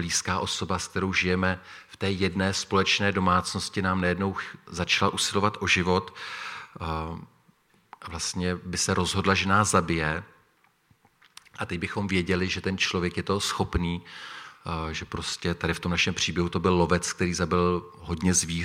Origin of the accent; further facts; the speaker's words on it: Tábor, South Bohemian Region, Czechia; jsem z Tábora, jak už to je zaznělo, mám tady manželku, máme 4 děti a jsem v Táboře ve staršostvu.